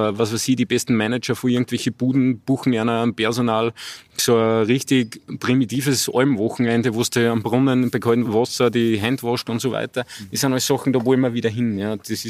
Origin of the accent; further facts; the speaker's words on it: Bad Goisern, Upper Austria, Austria; Also ich liebe das Salzkammergut und das ist meine Heimat und ich bin der weltoffenste Mensch.